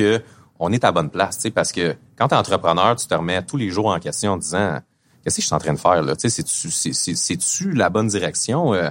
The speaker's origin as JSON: {"language": "French", "town": "Laval", "region": "Quebec", "country": "Canada", "tie": "born there", "said": "Moi, je suis né ici au Québec. En fait, je suis né à Laval, à côté, à la Cité de la Santé."}